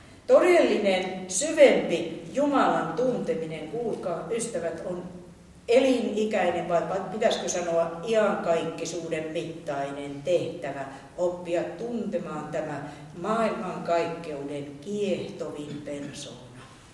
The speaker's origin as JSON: {"language": "Finnish", "town": "Rauma", "region": "Satakunta", "country": "Finland", "tie": "born or raised there", "said": "Minä olen Raumalta syntyisin ja meistä raumalaisista sanotaan sillä tavalla"}